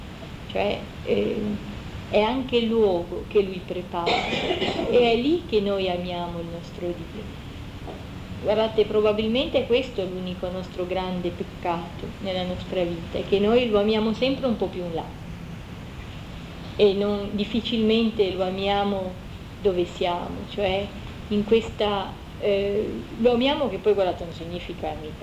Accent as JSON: {"language": "Italian", "region": "Liguria", "country": "Italy", "said": "sono mezza del sud, perché sono ligure, ma anche un po' di sangue calabrese"}